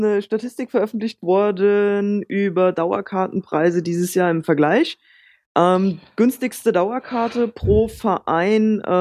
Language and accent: German; Walldorf, Hesse, Germany; Niklas Süle zum Beispiel ist hier aus dem Ort, wo ich herkomme, ist vor Jahren schon von Rot-Weiß-Walldorf zu Hoffenheim gewechselt